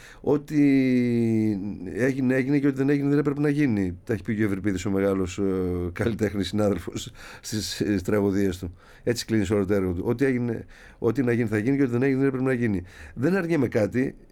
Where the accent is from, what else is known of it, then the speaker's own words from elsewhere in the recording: Vathygyras, Peloponnese, Greece; πάω στο χωριό μου, γιατί αυτό θέλω στο Βαθυγύρας πρώτα.